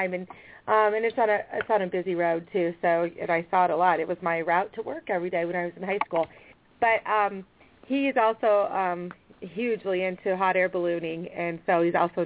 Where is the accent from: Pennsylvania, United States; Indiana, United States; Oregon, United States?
Indiana, United States; Goshen; Yeah, I grew up in Goshen, and I know Gene Stutzman actually is a dentist in Goshen